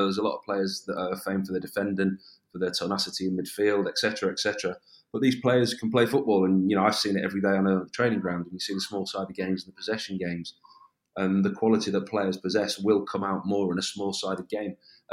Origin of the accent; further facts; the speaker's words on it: England, United Kingdom; I'm an Englishman